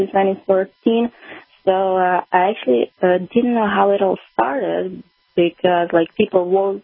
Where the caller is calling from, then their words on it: Kharkiv, Kharkiv Oblast, Ukraine; English is a second language; Yeah, I'm calling from Kharkiv.